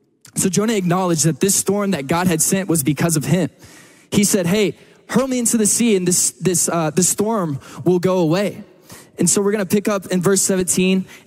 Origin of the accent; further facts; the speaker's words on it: Texas, United States; You know, being a Texan, I think there's two things that we can all agree on.